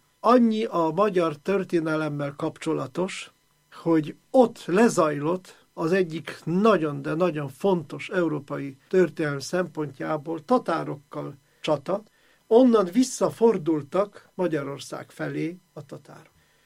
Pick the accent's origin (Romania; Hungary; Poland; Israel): Poland; Kraków, Lesser Poland; Én ott születtem, iskolába jártam, mai napig Ott van a szülők után örökölt lakás, amelyben lakom